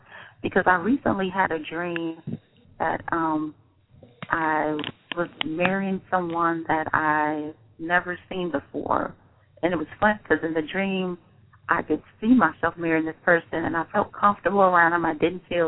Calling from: Chicago, Illinois, United States; Chicago, Illinois.

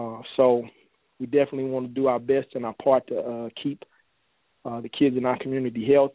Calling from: Kearney, Nebraska, United States; I'm calling from Kearney, Nebraska.

